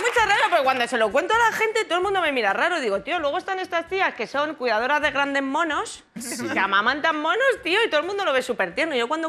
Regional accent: Barcelona, Catalonia, Spain; Es que yo tenía 8 o 9 años y yo soy de Barcelona

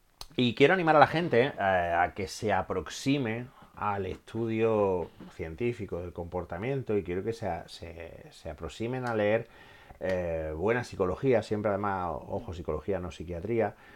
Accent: Granada, Andalusia, Spain; Segundo, porque es un homenaje a mi tierra, ¿no? Porque en Granada es exactamente como lo pregunto.

